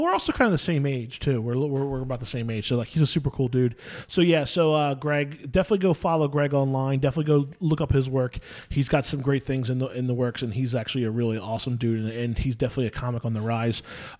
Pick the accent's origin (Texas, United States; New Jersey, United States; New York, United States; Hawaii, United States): New Jersey, United States; Like for example, I grew up in South Jersey, and there was a bar called PJ Wellingham.